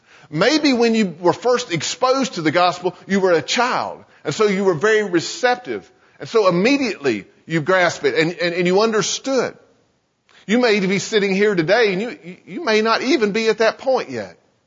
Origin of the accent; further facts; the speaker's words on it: Dana, North Carolina, United States; I grew up in Dana, North Carolina, and going down Upward Road between where I lived and where I went to high school, and it was only about 3.5 miles, there were 11 churches on Upward Road.